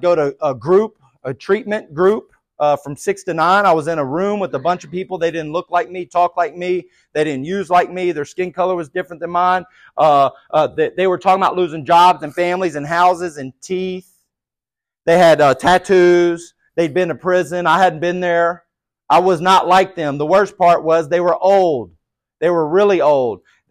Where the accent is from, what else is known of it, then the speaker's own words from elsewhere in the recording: the South, United States; I'm from the South. You must say yes, ma'am, no, ma'am.